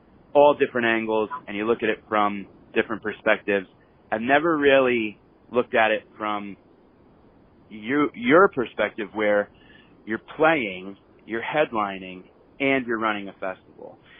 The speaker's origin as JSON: {"language": "English", "region": "Connecticut", "country": "United States", "tie": "born or raised there", "said": "So luckily in my life, I grew up in Connecticut, so I had Gathering of the Vibes."}